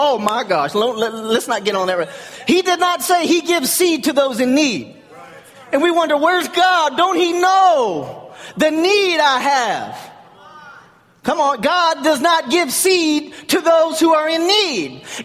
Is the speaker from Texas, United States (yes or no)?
yes; Texas, United States; born there; accent: Texan; My Texas comes out in me when I get excited. And I'm not apologizing. I was born in Texas.